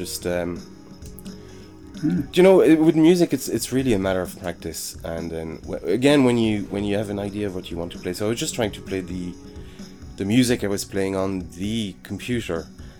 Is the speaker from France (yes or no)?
yes; France; So I grew up in France, and I don't recall.